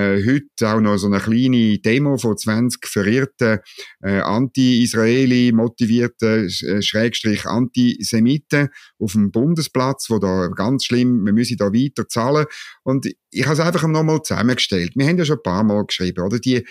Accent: Switzerland; ich als Schweizer Steuerzahler, ich kann nicht viel ändern in Gaza

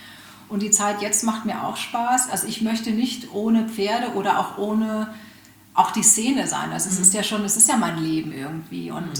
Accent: Hanover, Lower Saxony, Germany; Also ich bin aus Hannover ursprünglich

